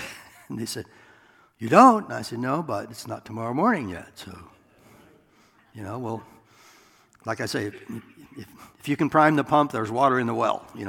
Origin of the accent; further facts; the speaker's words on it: Iowa, United States; And I thought, I'm from Iowa, and I got it the first time.